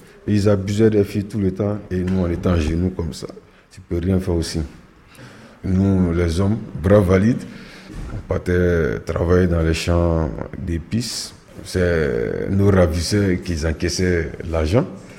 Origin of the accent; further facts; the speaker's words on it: Côte d’Ivoire; moved away as an adult; now in France; Je viens de la Côte d'Ivoire. Je suis quitté là-bas fin 2012, novembre.